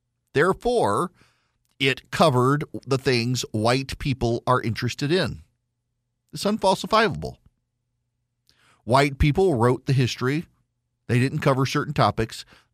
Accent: Dubai, United Arab Emirates; now in Jackson, United States; I grew up in Dubai. Last I checked, Dubai is not in the continental United States. I went to an American school with American teachers.

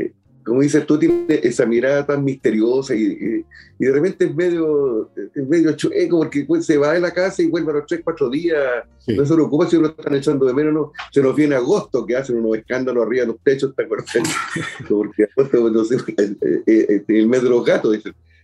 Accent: Chincolco, Valparaíso, Chile; yo ya pasé buena parte de mi infancia y adolescencia en Chincolco, cerca de Petorca, aquí en la quinta región

